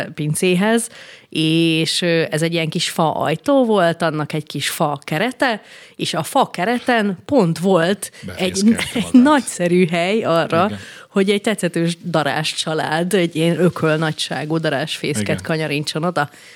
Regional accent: Békés, Hungary; Amikor gyerek voltam, akkor ugye Békés megyében nőttem fel

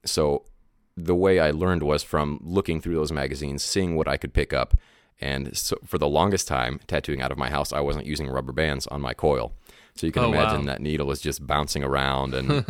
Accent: La Porte, Indiana, United States; moved away as an adult; now in Chicago, United States; So I grew up in Indiana. I wasn't born there, but I grew up in Indiana. That's where I spent, you know, most of my life until I was about 21 or so.

